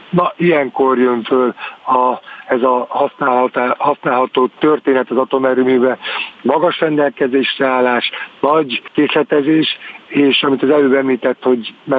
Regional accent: Paks, Tolna, Hungary; born or raised there

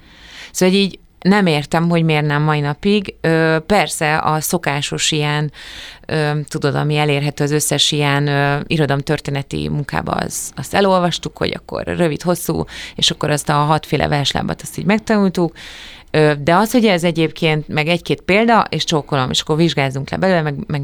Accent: Hódmezővásárhely, Csongrád-Csanád, Hungary; Ugye Szegeden jártam, azért az már Hódmezővásárhelyhez képest, ahol fölnőttem, már egy komolyabb program kínálattal rendelkezett. Bár én nagyon sok időt voltam Budapesten, mert az anyai nagymamám Budapesten élt

